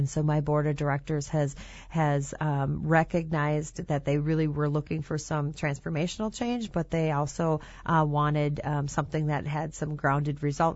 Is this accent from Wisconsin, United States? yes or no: yes; Wisconsin, United States; Because even though I'm from Wisconsin, I had never been here to the Fox Cities area.